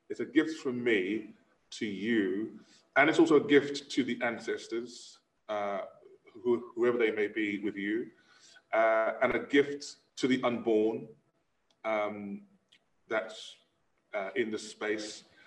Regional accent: London, United Kingdom; I was born in Clapham, London. I'm a Londoner, South London boy.

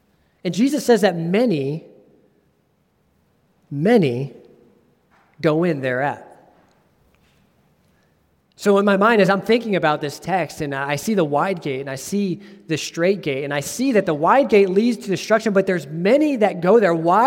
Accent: Texas, United States; born there; I like Texas. I was born in Texas.

